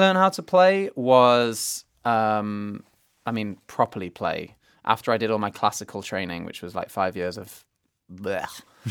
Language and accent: English; England, United Kingdom; accent: English; In my English accent.